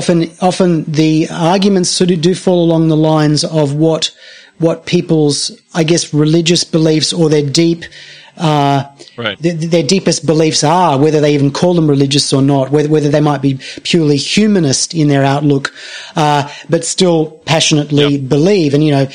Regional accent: Australia; I come from Australia, and of course we've had a lot of concerns as well about the way in which the British Empire behaved on our land

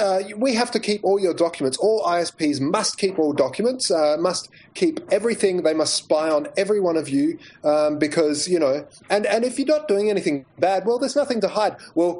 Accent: Australia; What's the point of being Australian? What's the point of being an Australian citizen if you can't have the power of your country that you pay all these taxes towards forcibly?

